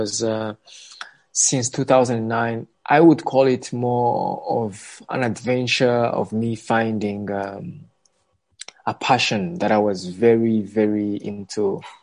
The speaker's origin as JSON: {"language": "English", "region": "Kigali", "country": "Rwanda", "tie": "born or raised there", "said": "I'm from Rwanda, born and raised. So I grew up in this small town called Nyamirambo. So Nyamirambo is a very vibrant place in Kigali."}